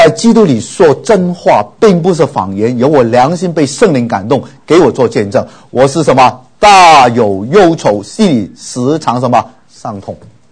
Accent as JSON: {"language": "Chinese", "country": "China", "said": "就好像有丧事啊，这个人死了，都我们中国人是什么披麻，对不对？"}